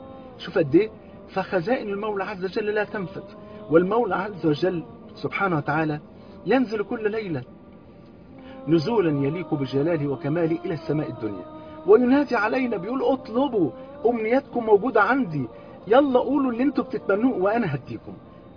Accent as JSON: {"language": "Arabic", "country": "Egypt"}